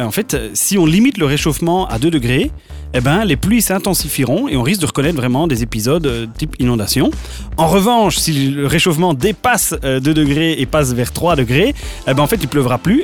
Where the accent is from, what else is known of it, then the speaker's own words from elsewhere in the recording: Liège, Wallonia, Belgium; Ça se passe à Liège, je suis liégeois, j'y vais.